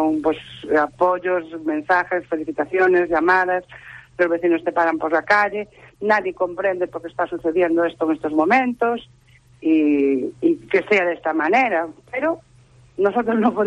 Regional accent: Ribadavia, Galicia, Spain; hacer cosas por mi pueblo, por decirlo de alguna manera. Yo antes de ser concejala, pues llevo muchísimos años en la vida de la vida cultural de Rivadavia

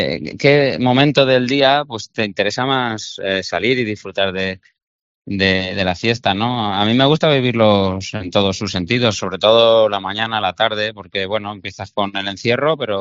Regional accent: Castilla-La Mancha, Spain; yo resaltaría los de mi tierra, los de la Sierra del Segura, yo soy de Yin

